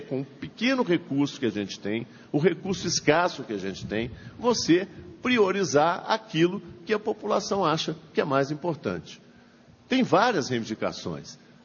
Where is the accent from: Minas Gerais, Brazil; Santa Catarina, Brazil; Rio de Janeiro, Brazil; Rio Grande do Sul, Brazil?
Minas Gerais, Brazil; Nós somos mineiros. Ah, porque nasceu em Minas Gerais.